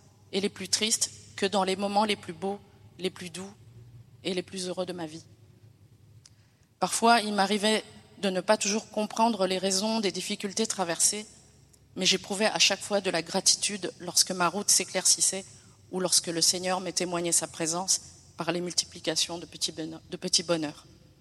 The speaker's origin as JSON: {"language": "French", "town": "Paris", "region": "Île-de-France", "country": "France", "tie": "born or raised there", "also_born_or_lived": "Netherlands", "said": "Originaire d'Indonésie, et plus précisément des îles Moluques de par mes parents. Je suis née aux Pays-Bas, mais j'ai grandi à Paris dans un foyer protestant avec des parents pratiquants."}